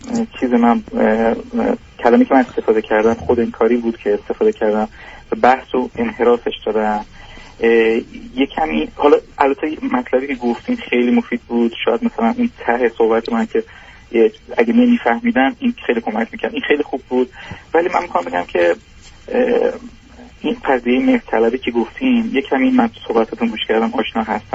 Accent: Iran; moved away; خودم هم رگ و ریشه‌شو دارم تو همون تو ایران بزرگ شدم

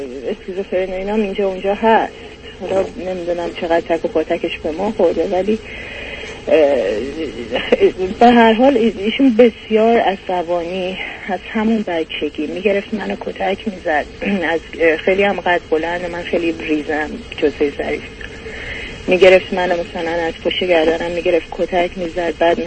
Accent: Tehran, Tehran Province, Iran; born there; من هولوحش شروع جنگ در ایران در تهران به دنیا اومدم و در یک خانواده نسبتا خوب متوسط رو به بالا تحصیل کرده

